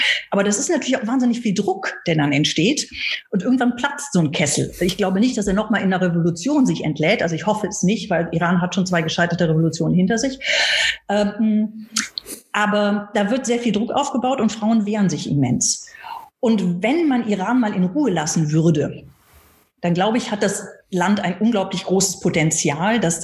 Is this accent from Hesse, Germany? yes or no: no; Cologne, North Rhine-Westphalia, Germany; Ich bin gebürtige Kölnerin.